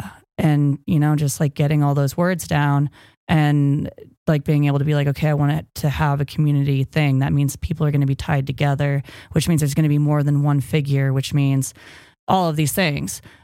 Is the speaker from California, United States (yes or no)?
yes; Riverside, California, United States; I'm from Riverside, California. There's no snow in Riverside, California. The closest resort is minimum hour and a half away.